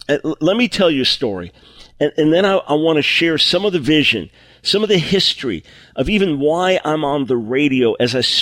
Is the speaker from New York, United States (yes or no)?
yes; New York, United States; I broke into a house down the block from where I grew up on Long Island.